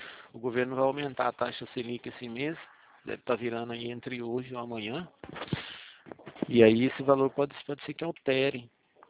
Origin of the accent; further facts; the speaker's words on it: Araras, São Paulo, Brazil; Sou daqui de Araras mesmo. A gente também trabalha aqui em Araras.